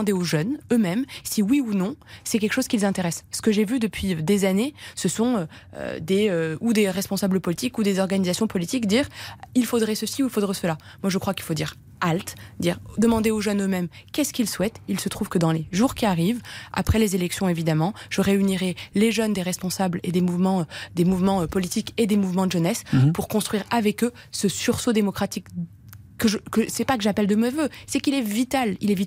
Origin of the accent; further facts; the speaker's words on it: Nantes, Pays de la Loire, France; un jeune d'Aurillac ou de chez moi à Nantes